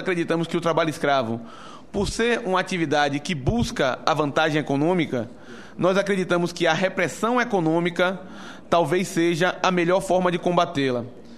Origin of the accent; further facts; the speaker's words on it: Bahia, Brazil; da minha terra natal, Bahia